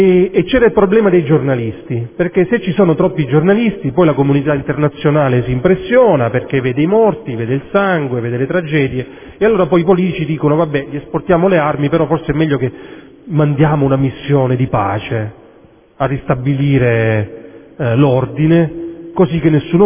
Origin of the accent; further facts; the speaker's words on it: Sicily, Italy; Io ho cominciato molti anni fa in Sicilia. Avete capito tutti dal mio accento che non sono alto atesino, neanche di Lovere.